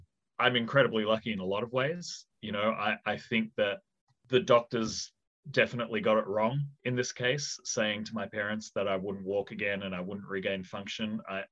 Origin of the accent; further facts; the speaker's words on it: Western Australia, Australia; now in United States; Even just growing up in Western Australia and growing up in the health ecosystem in Western Australia